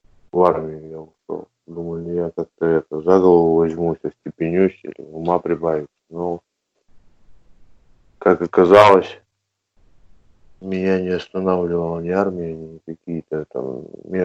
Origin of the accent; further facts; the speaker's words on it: Pestovo, Novgorod Oblast, Russia; now in Veliky Novgorod, Russia; я решил остаться здесь, в Новгороде, обратно не ехать, ну, туда, откуда я родом, из Пестова. Ну, по причине, что, ну, это периферия